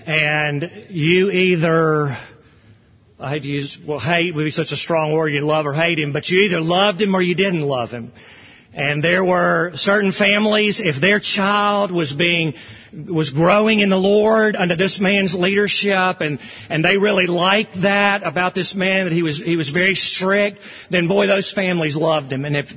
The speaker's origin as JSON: {"language": "English", "town": "Jackson", "region": "Mississippi", "country": "United States", "tie": "born or raised there", "said": "we had some friends that I grew up with in Jackson."}